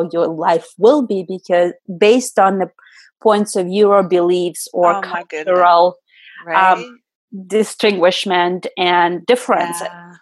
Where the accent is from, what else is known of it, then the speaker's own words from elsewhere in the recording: Russia; The cultural reach in my world when I was raised in Russia would have been having a family